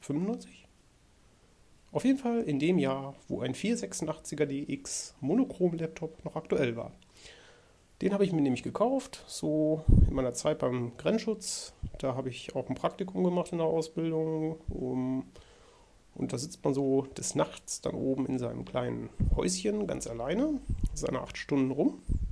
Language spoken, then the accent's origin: German; Bielefeld, North Rhine-Westphalia, Germany; Also ich komme hier aus dem Raum Bielefeld